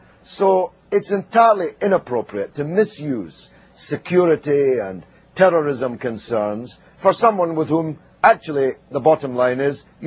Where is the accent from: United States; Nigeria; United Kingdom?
United Kingdom; Scotland; as a Scotsman with which I feel real ties